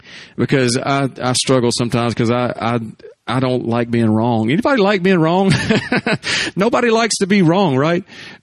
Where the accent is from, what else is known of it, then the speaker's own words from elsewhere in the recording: the South, United States; I know I'm from the South.